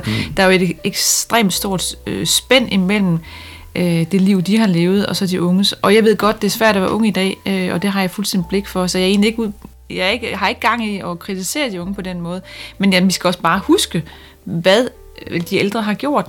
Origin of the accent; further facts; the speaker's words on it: Tørring, Central Denmark Region, Denmark; Nej, jeg er altså ikke vokset op i Herning. Jeg er vokset op i Tørring.